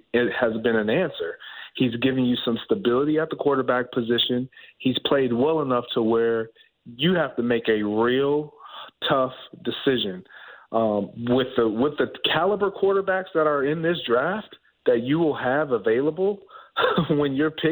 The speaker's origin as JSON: {"language": "English", "region": "Michigan", "country": "United States", "said": "I'm from Michigan, you know this, and yep. I grew up a Lions fan."}